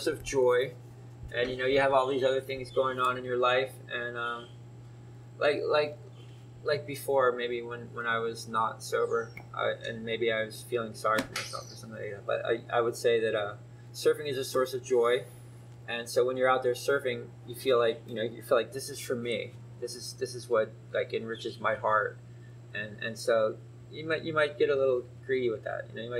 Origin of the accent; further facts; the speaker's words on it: East Coast, United States; but I'm from the East Coast, 3,000 miles away.